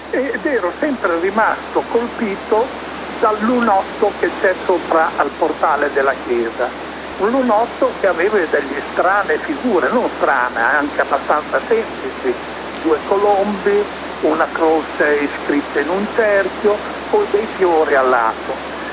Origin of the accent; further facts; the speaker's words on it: Tuscan-Emilian Apennines, Italy; Praticamente io sono dell'Appennino, sono nato nell'Appennino tosco-emiliano